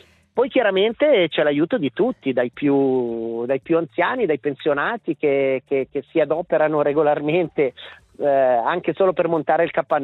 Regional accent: Sobrio, Ticino, Switzerland; quando mi chiede da dove vengo, gli dico da Sobrio

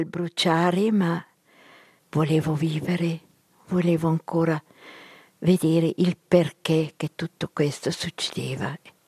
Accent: Densbüren, Aargau, Switzerland; Italian is a second language; Però siamo da Densburen Argovia.

